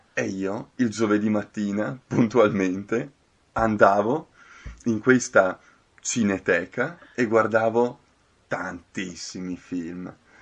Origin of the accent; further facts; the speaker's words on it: Trento, Trentino-Alto Adige, Italy; Quando andavo al liceo nella mia città natale, Trento